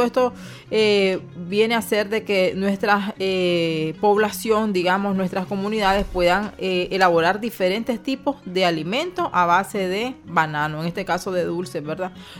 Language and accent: Spanish; Nicaragua; como nicaragüenses